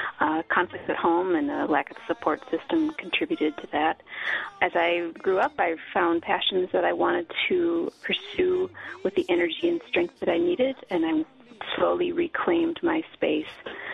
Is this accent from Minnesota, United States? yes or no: yes; Minneapolis, Minnesota, United States; I'm an artist from Minneapolis.